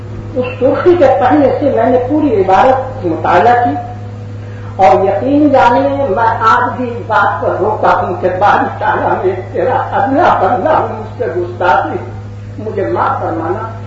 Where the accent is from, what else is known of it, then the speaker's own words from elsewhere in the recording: Lucknow, Uttar Pradesh, India; born there; حضرات میری پیدائش لکھنؤ کی ہے